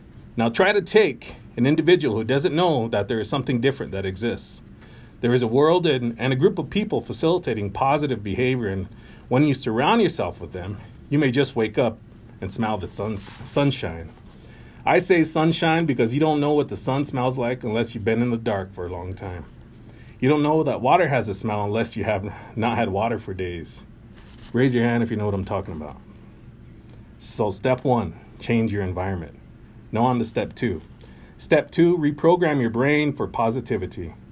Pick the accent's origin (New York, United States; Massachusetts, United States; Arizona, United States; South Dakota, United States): South Dakota, United States; Pine Ridge; beautiful place, it's home. I want to be laid to rest here someday. But let's look at the facts of growing up on Pine Ridge.